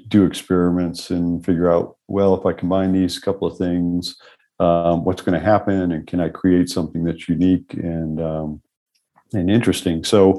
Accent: Syracuse, New York, United States; So I grew up in Syracuse, New York, and my grandfather had a small farm where he grew strawberries, grew corn, potatoes, veggies, and things like that.

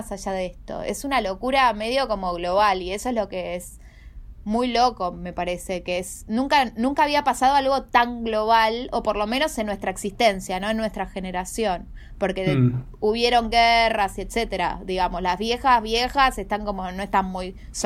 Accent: Argentina; lo cual nos sorprende bastante como argentinos porque siempre somos los que nos pegamos con un palo

